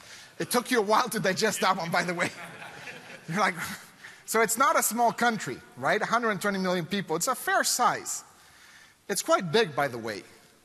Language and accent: English; Mexico; because I'm from Mexico and that's the tax authority of Mexico.